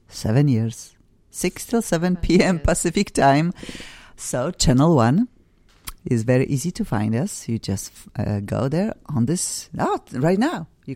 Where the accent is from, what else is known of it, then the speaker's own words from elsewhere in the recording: Poland; English is a second language; now in United States; Everybody knows I'm originally from Poland.